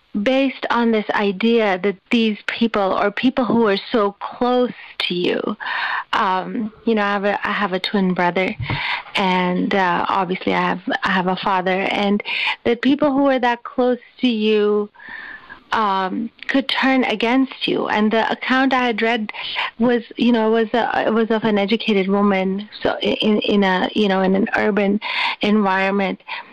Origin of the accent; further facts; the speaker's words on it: Karachi, Sindh, Pakistan; When I was growing up, I grew up in Karachi in Pakistan